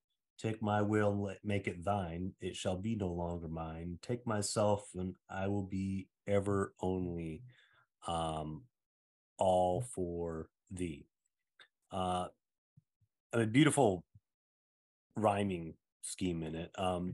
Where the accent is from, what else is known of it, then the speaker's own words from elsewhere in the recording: Saginaw, Michigan, United States; which was in my hometown of Saginaw, Michigan.